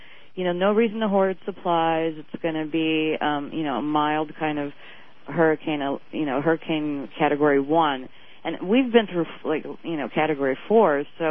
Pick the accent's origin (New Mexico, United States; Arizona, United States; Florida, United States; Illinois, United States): Florida, United States; Oh, my God. I'm from Broward.